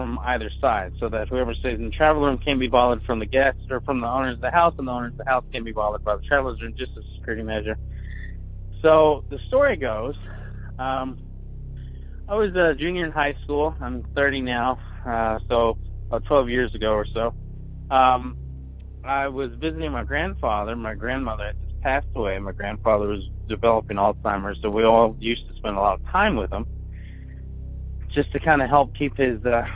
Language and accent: English; Bardstown, Kentucky, United States; Growing up in Bardstown, Kentucky, like I said, the bourbon capital of the world, but also one of the more haunted towns in America.